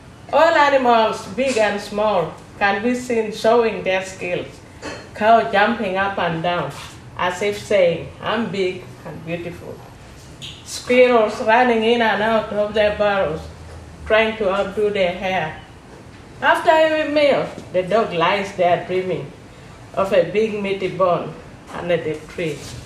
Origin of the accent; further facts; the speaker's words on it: Clapham Junction, London, United Kingdom; Good evening, ladies and gentlemen. … from Clapham Junction.